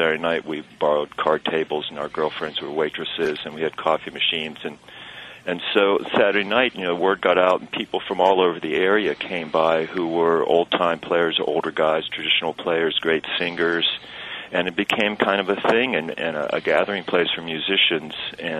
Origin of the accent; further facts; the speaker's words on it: Pittsburgh, Pennsylvania, United States; I grew up in Point Breeze, and I went to Linden School and Alderdice High School.